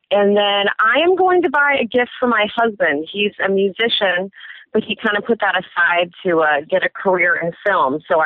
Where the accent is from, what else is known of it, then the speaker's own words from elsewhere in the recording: Los Angeles, California, United States; I'm from L.A., and I'm an 8-to-5-er.